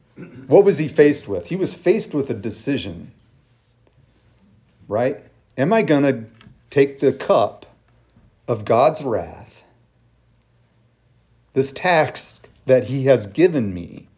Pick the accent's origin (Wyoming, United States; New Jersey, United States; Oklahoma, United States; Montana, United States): Wyoming, United States; I grew up in Wyoming. Like, how in the world did I end up in West Virginia, of all places, in Pleasant Grove Baptist Church out in the middle of, you know, Preston County?